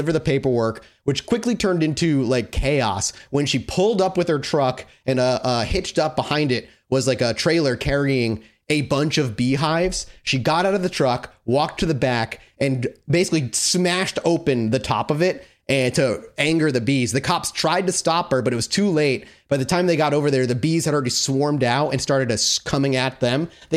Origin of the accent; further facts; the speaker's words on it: Massachusetts, United States; This is in my home state. It is absolutely not paranormal in any way, but it is hilarious news. This is Massachusetts.